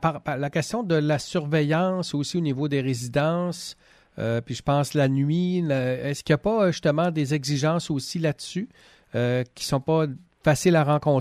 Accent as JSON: {"language": "French", "region": "Quebec", "country": "Canada", "said": "Donc, ça se voit plus dans des régions comme chez nous, en Gaspésie."}